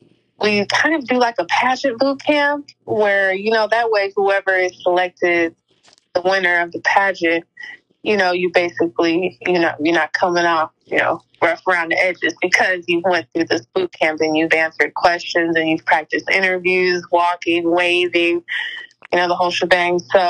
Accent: California, United States; Yes, and I'm from California.

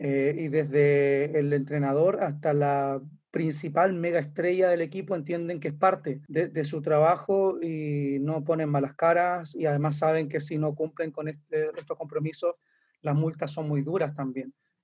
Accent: Valdivia, Los Ríos, Chile; Y yo aquí soy del sur de Chile, de una ciudad que se llama Valdivia, que es muy basquetbolizada como todo el sur de Chile, donde hace mucho frío y llueve mucho

